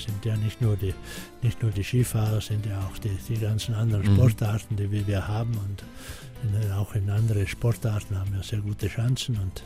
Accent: Trentino-Alto Adige, Italy; Wenn ich meine Heimat denke, dann ist es sicher eines der schönsten Gegenden, die es überhaupt auf der Welt gibt.

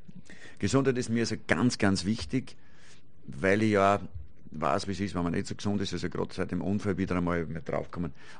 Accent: Austria; da sage ich als Österreicher, das gehört trotzdem zu uns irgendwie.

